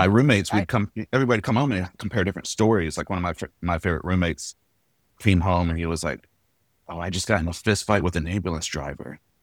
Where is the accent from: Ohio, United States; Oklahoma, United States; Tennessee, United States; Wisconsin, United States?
Tennessee, United States; Nashville; also born or lived in Philadelphia; Yeah, yeah. I grew up here in Nashville. And I feel like I grew up in Nashville, but I became an adult in Philly. I got hardened in Philadelphia.